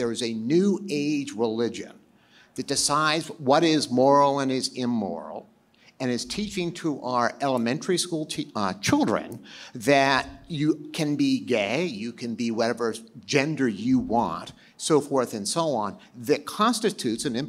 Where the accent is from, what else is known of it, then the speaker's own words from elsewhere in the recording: Philadelphia, Pennsylvania, United States; I'm from Philadelphia. I know very well about those.